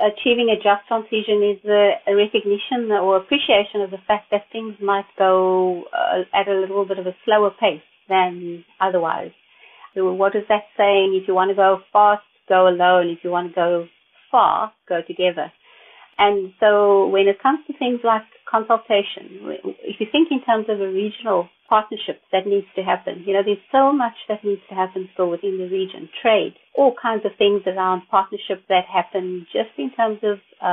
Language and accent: English; South Africa; speaking as a South African again